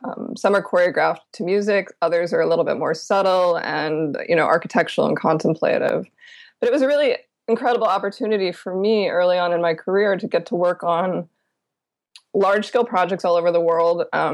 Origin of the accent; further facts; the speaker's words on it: Midwest, United States; And, you know, I grew up in the Midwest.